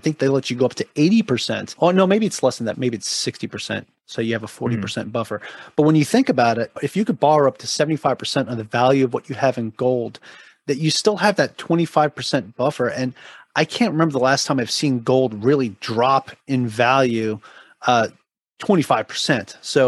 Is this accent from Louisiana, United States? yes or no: no; New York, United States; I grew up in New York, man, for sure. I saw gold fillings and gold teeth all the time, for sure.